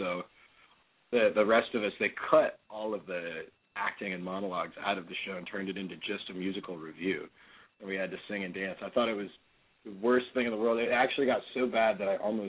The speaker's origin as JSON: {"language": "English", "town": "Madison", "region": "Wisconsin", "country": "United States", "tie": "born or raised there", "said": "we're really looking forward to going into Madison, which is my hometown, so got a little home field advantage there."}